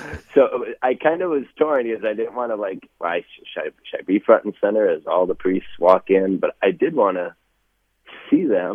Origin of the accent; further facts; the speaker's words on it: Minnesota, United States; I grew up in the Winona diocese.